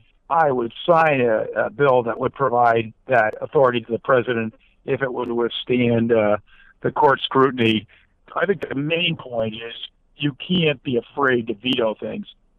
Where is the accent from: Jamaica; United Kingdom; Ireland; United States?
United States; Mississippi; Look, I'm from Mississippi. I recognize my path is narrow, but the kids around in Mississippi, they say, gosh, that's great.